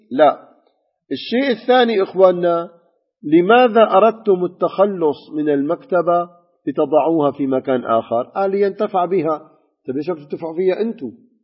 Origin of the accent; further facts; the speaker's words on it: Damascus, Damascus Governorate, Syria; وبفضل الله عندنا بدمشق كثير من الأنساب الكريمة المباركة الطيبة